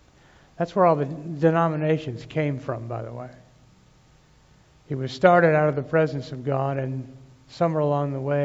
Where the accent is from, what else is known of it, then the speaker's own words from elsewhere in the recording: Colorado, United States; moved away as an adult; also born or lived in Tulsa, United States; As soon as I left home, it's so bad. I mean, I moved from Colorado to Tulsa, Oklahoma